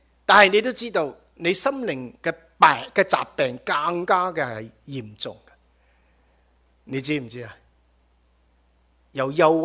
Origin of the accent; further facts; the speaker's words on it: China; 特别是我们中国人自惊的，后面讲坏话最喜欢，前面讲大家面对面讲不敢讲的，是吧？